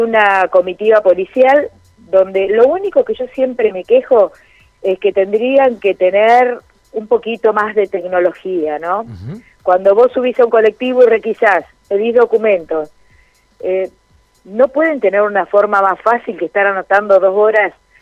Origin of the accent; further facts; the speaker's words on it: Puerto Deseado, Santa Cruz, Argentina; Mi hermana y yo somos nacidas en Puerto Deseado